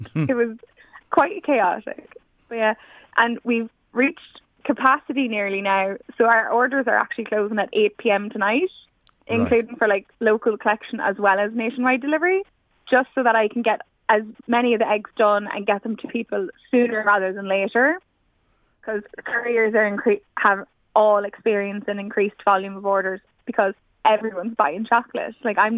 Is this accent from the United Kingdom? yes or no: no; Carrickmacross, Ulster, Ireland; I have a little nod to Carrickmacross, my hometown. It actually has a little map of Ireland